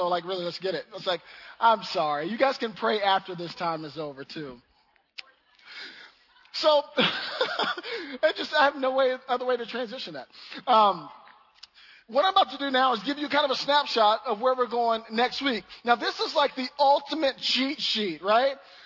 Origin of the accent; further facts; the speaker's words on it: the South, United States; I'm from the South.